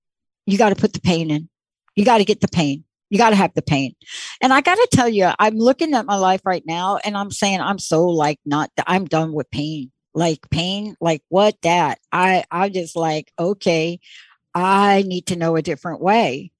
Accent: New York, United States; I grew up on the East Coast and in New York

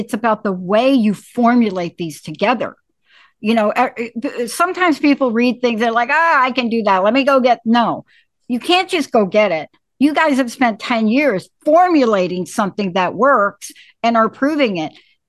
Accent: New York, United States; I'm from New York, so don't worry.

